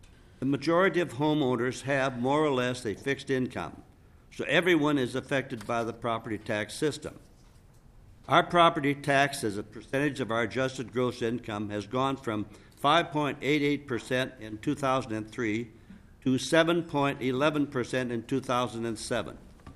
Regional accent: Shorewood, Minnesota, United States; I'm from Shorewood, Minnesota.

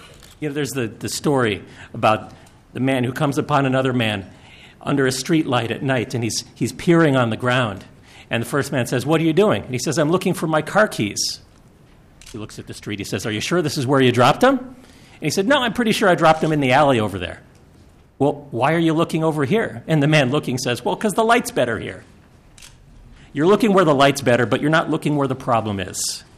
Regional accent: New York, United States; I'm the Vice President of the Gun Owners Civil Rights Alliance. You have to forgive me. I'm from New York, and I talk fast anyway.

